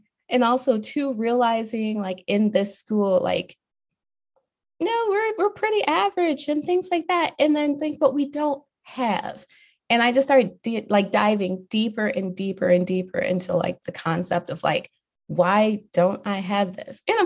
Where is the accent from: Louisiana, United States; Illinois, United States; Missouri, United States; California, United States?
Illinois, United States; Chicago; now in Oak Park, United States; And I am from Chicago. I grew up on the far south side of Chicago.